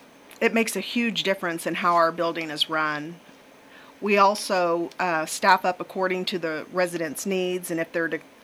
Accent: Neodesha, Kansas, United States; That's correct. I grew up in Neodesha. I love it there.

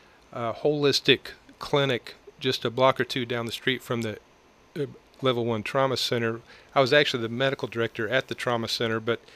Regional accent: Coffeyville, Kansas, United States; And it goes back all the way to when I was growing up in Coffeyville, working in the emergency room here, the night shift.

